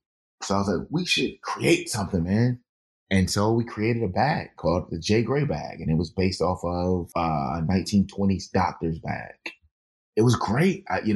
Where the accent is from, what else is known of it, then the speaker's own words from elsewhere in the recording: South Carolina, United States; I'm from South Carolina. We don't have any celebrities in South Carolina.